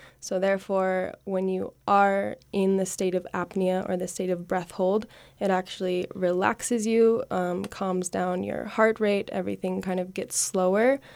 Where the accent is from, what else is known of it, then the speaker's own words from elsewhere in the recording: Glenwood Springs, Colorado, United States; So I grew up here in the valley. I was born in Glenwood Springs, but live in Newcastle, Colorado, so a little bit down valley. And I was also a graduate of Glenwood Springs High School in 2016.